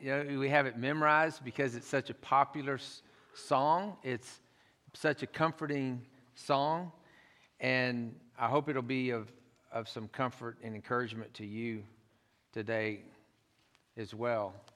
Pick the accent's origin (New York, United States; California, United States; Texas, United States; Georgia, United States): Texas, United States; Tyler; And I grew up in Tyler, raised by a pack of golfers.